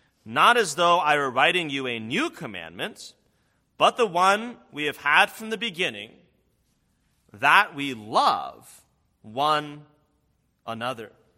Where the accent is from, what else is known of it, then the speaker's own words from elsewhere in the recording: San Francisco, California, United States; In the place where I grew up in San Francisco